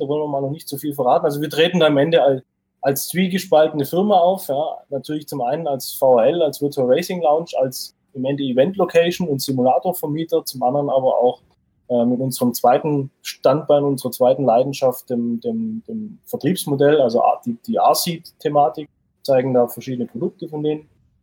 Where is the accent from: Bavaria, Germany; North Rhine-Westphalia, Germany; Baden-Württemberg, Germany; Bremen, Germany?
Baden-Württemberg, Germany; Aber als Schwabe ist man immer bescheiden.